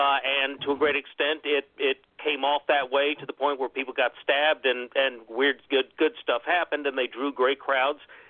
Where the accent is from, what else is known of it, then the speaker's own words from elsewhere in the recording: Florida, United States; But I grew up watching it in Florida, where Eddie Graham promoted.